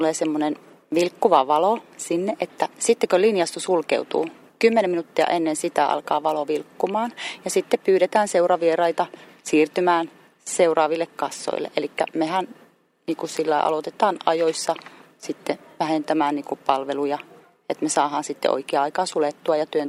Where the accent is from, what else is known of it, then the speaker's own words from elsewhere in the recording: Laukaa, Central Finland, Finland; Olen Laukaasta kotoisin ja minulla on 8 lasta ja 5 lastenlasta. Ja Laukaassa asuttu nyt noin 10 vuotta.